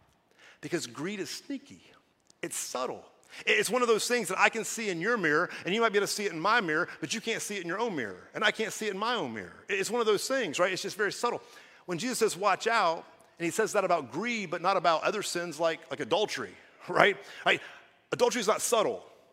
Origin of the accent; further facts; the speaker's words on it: United States; I love our country. I'm an American. I am proud to be an American.